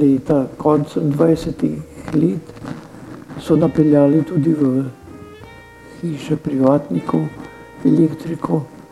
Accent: Ljubljana, Central Slovenia, Slovenia; born there; To je na obali, na bregu Ljubljanice. Imeli smo lep razgled po Ljubljanici.

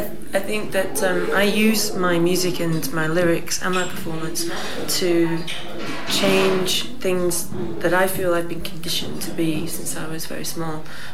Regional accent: United Kingdom; now in Berlin, Germany; I'm British, but I live and work in Berlin since about 10 years

